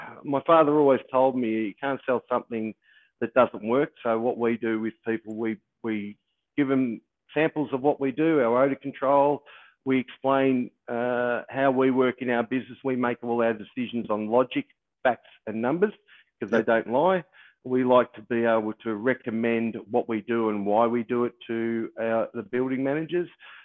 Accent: Melbourne, Victoria, Australia; I live in Melbourne. Growing up in Melbourne

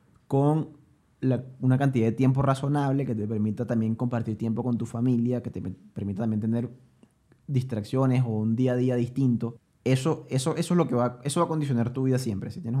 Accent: Venezuela; moved away; yo dejé de compartir con mi familia cuando me fui de Venezuela. Y gracias a mi trabajo puedo ayudar a mi familia en Venezuela.

